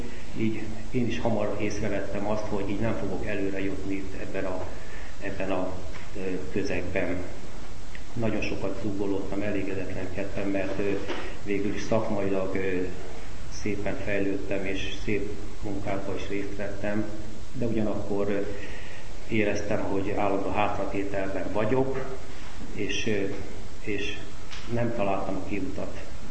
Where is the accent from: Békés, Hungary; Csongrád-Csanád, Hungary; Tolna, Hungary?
Csongrád-Csanád, Hungary; Szeged; én Szegeden születtem, szüleimmel, két testvéremmel ott éltünk egészen addig, amíg leérettségiztem. Hát az édesanyám az katolikus hitű volt, vagy hát most is élnék, az édesapám pedig református, engem katolikusnak kereszteltek.